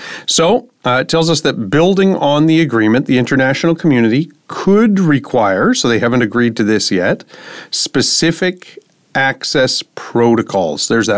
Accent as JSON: {"language": "English", "country": "Canada", "said": "I'm a Canadian, right? So I was brought up in opposition to what we call the American War of Independence."}